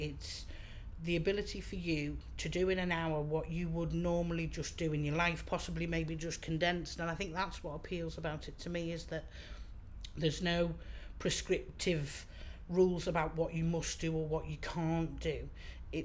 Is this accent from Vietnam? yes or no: no; Liverpool, North West England, United Kingdom; accent: Liverpool; I mean, growing up in Liverpool, you didn't really, I suppose when you're growing up, you just accept where it is that you are.